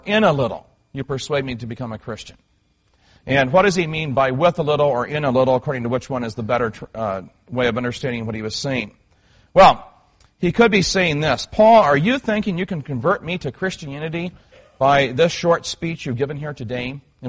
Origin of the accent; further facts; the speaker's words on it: Midwest, United States; As I was growing up in the Baptist circles I grew up in the Midwest